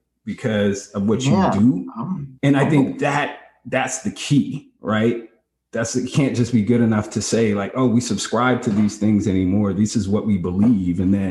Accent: West Coast, United States; And I grew up on the West Coast. Right. So, you know, I grew up in a different world

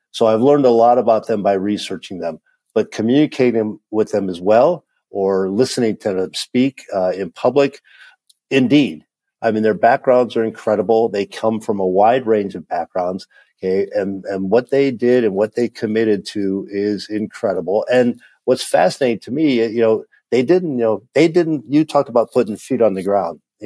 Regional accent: Canton, Ohio, United States; So coming to Pro Football Hall of Fame is indeed basically a homecoming for me. I grew up in Canton, Ohio.

